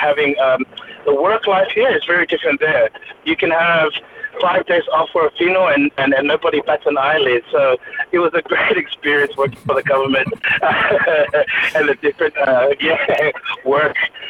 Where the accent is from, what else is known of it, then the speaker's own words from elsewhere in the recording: Samoa; also born or lived in Auckland, New Zealand; now in Australia; So I'm a New Zealand born Samoan, raised in Samoa, but now living in Australia. So I was born in Auckland, New Zealand, raised a little bit in New Zealand, then Australia, and then my early 20s spent that in Samoa